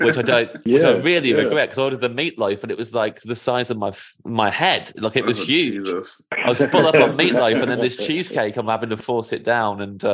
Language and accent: English; United Kingdom; As a Brit, I just know more about American culture than maybe I thought I did.